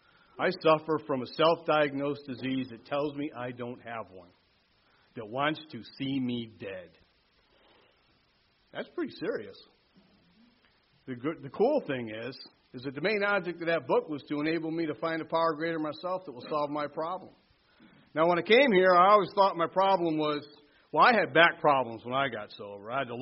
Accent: Syracuse, New York, United States; I grew up in Syracuse, New York. I grew up CIA, Catholic Irish alcoholic.

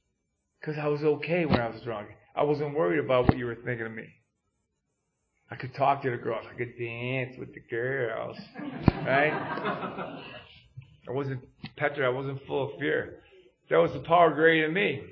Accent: New York, United States; now in Pennsylvania, United States; And I come from New York on the Canadian border. I came to Pennsylvania via the Department of Corrections.

